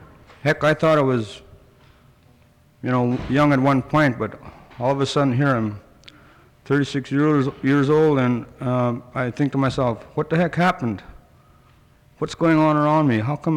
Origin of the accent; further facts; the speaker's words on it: Akiak, Alaska, United States; I'm from Akiak.